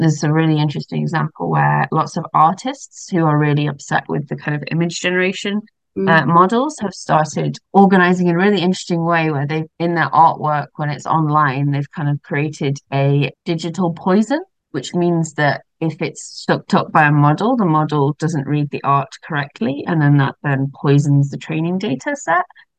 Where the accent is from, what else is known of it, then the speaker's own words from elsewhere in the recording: Ireland; and I'm Irish myself, and I'm like, well, that's not necessarily an Irish person